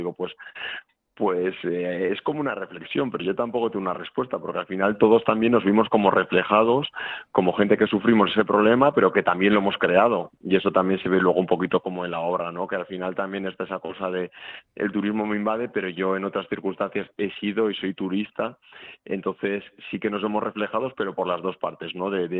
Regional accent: Bilbao, Basque Country, Spain; now in Madrid, Spain; yo soy de Bilbo, pero ahora vivo en Madrid

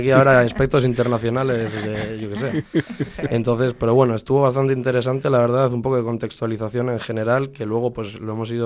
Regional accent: Bilbao, Basque Country, Spain; vengo de aquí de Bilbo, del barrio de Recalde

